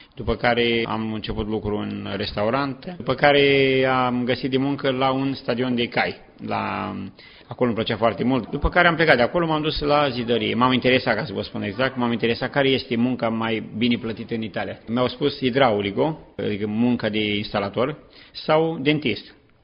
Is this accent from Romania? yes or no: yes; Măicănești, Vrancea County, Romania; moved away; ea este din Odobești, eu sunt din Măicănești, județul Vrancea.